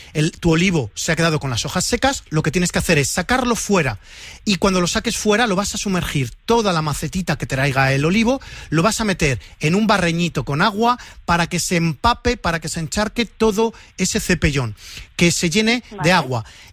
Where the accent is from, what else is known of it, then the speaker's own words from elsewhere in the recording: Valencian Community, Spain; Yo a ti te voy a recomendar como buen valenciano el cumquat.